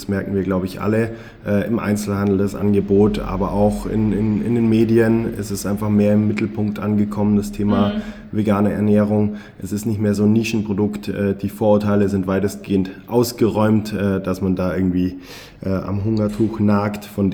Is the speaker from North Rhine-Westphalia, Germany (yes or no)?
no; Bavaria, Germany; born there; Also als gebürtiger Bayer natürlich grundsätzlich schon immer im Kontakt gewesen